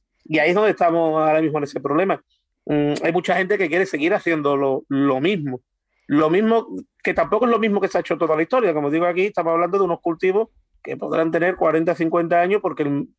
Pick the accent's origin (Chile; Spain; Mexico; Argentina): Spain; Andalusia; a mí como andaluz